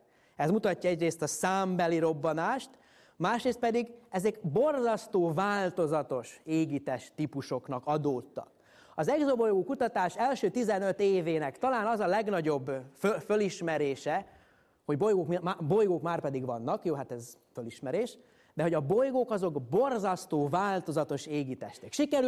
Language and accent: Hungarian; Hungary; büszkén mondhatom el, mint magyar csillagász